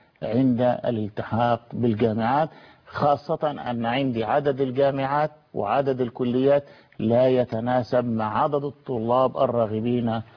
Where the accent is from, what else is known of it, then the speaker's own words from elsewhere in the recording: Egypt; احنا كمجتمع مصري